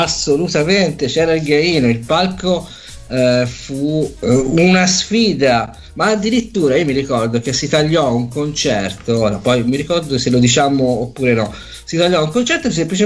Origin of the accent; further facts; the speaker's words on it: Viareggio, Tuscany, Italy; io sono di Viareggio, no?